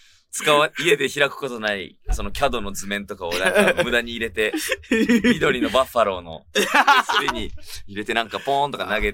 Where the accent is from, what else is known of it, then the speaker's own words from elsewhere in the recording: Fukuoka, Japan; 地元福岡でやるやつ。赤ちゃんの時から知ってるおばちゃんとかがくれるやつやね。